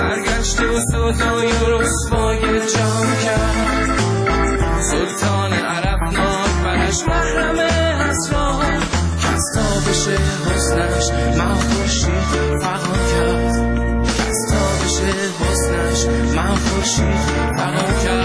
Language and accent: Persian; North, Iran; خودم شمالیم.